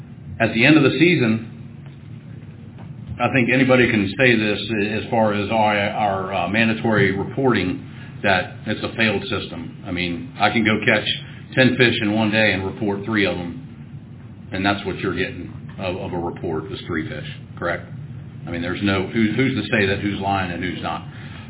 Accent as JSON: {"language": "English", "region": "Maryland", "country": "United States", "said": "I'm from the Eastern Shore."}